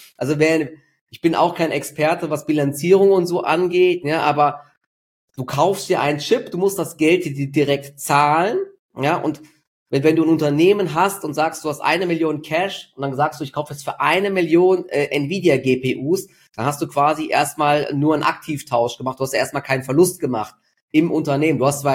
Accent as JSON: {"language": "German", "town": "Dietzenbach", "region": "Hesse", "country": "Germany", "tie": "born or raised there", "said": "in meiner Heimatstadt in Dietzenbach"}